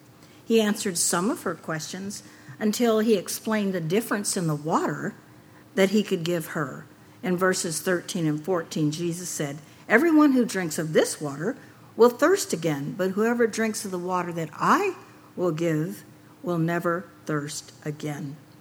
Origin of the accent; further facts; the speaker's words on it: the South, United States; I grew up in the South years and years ago because I'm an old lady. And there was segregation.